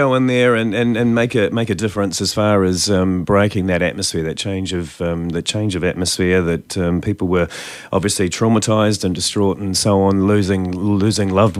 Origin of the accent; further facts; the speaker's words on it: Hastings, Hawke's Bay, New Zealand; moved away as an adult; now in Auckland, New Zealand; I went to performing arts school in Hastings. I'm from Hastings.